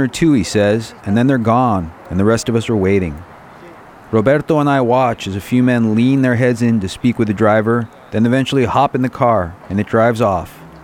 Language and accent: English; San Rafael, California, United States; I grew up here in the Canal District of San Rafael. Mi mamá's Mexican restaurant was only a few blocks away from this corner.